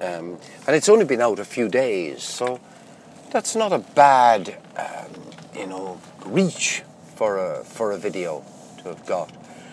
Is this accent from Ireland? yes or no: yes; Limerick, Munster, Ireland; my very good friend Bill Whelan, who I grew up with in Limerick as a boy